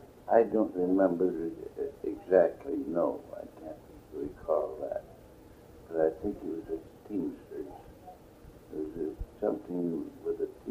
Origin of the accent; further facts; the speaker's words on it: Washington, United States; also born or lived in Michigan; Born in Michigan and raised in, well, I was raised in Washington. I wasn't raised in Seattle. I came to Seattle with my parents.